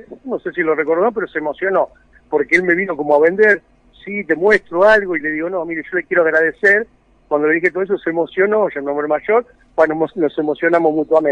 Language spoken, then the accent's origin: Spanish; Sarandí, Buenos Aires Province, Argentina; En realidad, todavía seguimos estando en Partido Avellaneda. Estamos en Sarandí, que es donde somos oriundos, nosotros somos de Sarandí.